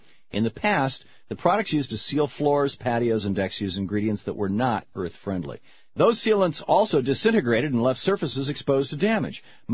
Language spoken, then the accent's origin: English; Michigan, United States; as a Michigander myself, I was born and I grew up in Michigan, spent my first 27 years there